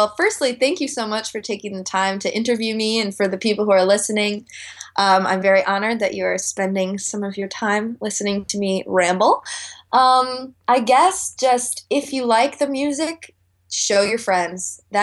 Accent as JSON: {"language": "English", "town": "Chicago", "region": "Illinois", "country": "United States", "lives_now": "California, United States", "said": "Actually, no. I'm not a California girl. I am from Chicago. I just recently moved to California a few months ago."}